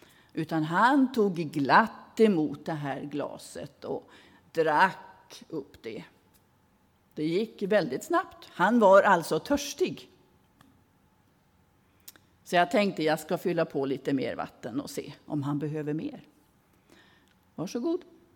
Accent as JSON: {"language": "Swedish", "region": "Västerbotten County", "country": "Sweden", "said": "Nu har jag varit hemma i Västerbotten förra veckan."}